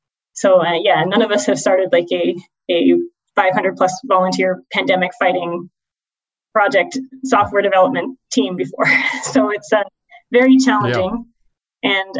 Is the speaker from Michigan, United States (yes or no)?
no; Arizona, United States; So I'm from Arizona originally, my family. And right now I'm in Arizona with family during, until things get back to normal.